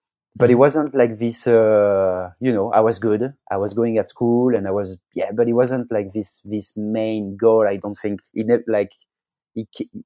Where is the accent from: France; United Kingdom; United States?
France; south of France; I grew up basically in Pays in south of France, in the same street as Fabien Barrel and Nicolas Vouilleuse.